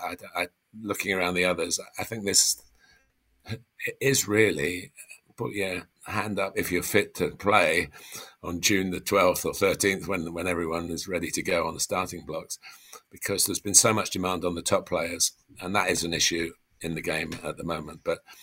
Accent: England, United Kingdom; And of course, as an Englishman, I hope that it's of a cliche, isn't it, bringing it back home.

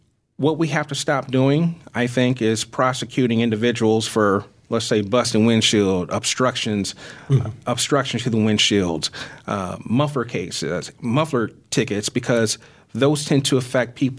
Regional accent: Peoria, Illinois, United States; It's different than when I grew up in Peoria, when I had two parents, you know, working two jobs.

